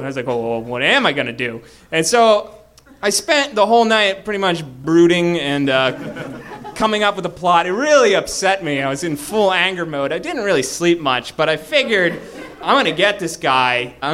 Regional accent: Boston, Massachusetts, United States; I'm from Boston.

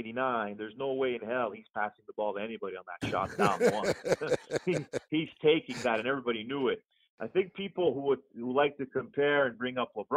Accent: Saint-Leonard, Quebec, Canada; Oh, listen, I left my house. I grew up in St. Leonard. I went to the park across my street

